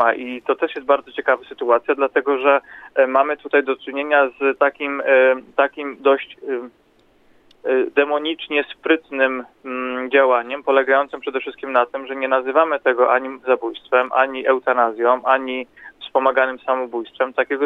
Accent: Łódź, Łódź Voivodeship, Poland; w Łodzi, na terenie której mieszkam od urodzenia

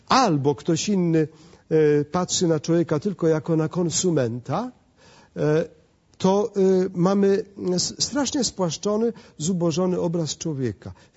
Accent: Pomeranian Voivodeship, Poland; bo ja jestem z Kaszub, z powiatu wejherowskiego.

